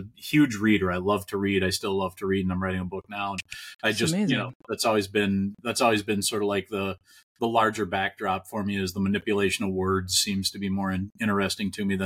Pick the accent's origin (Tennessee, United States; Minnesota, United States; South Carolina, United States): Minnesota, United States; Cambridge; I grew up in a little town called Cambridge, Minnesota, about an hour north of Minneapolis, St. Paul, Minnesota.